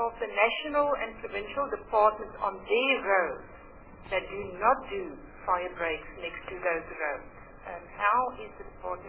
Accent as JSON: {"language": "English", "region": "Limpopo", "country": "South Africa", "second_language": "English", "said": "I am obviously from Limpopo"}